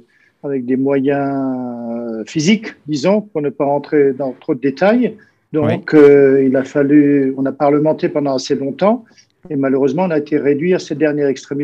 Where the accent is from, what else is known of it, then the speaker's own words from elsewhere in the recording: Grand Est, France; même en tant qu'Alsacien bien discipliné